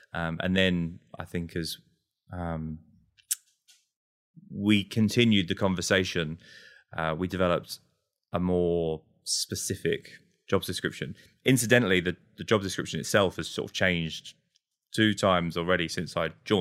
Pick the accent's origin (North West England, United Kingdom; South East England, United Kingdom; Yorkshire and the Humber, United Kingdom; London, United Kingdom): London, United Kingdom; I'm also British, right? You kind of heard that in the accent. I mentioned I grew up in London.